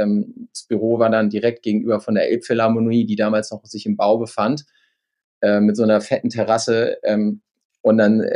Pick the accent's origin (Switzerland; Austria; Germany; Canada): Germany; Lower Saxony; ich komme aus der Lüneburger Heide, bin da aufgewachsen, wirklich im Nirgendwo.